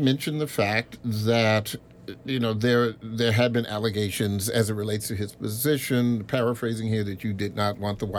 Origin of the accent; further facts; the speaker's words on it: Washington metropolitan area, United States; growing up in the Washington metro area and remembering Charles County as a kid, which it was just all farmland